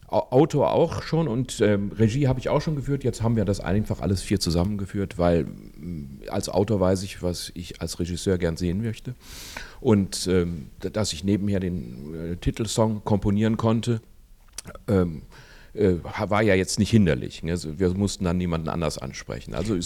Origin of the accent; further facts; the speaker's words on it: Bonn, North Rhine-Westphalia, Germany; born there; weil ich gebürtiger Bonner bin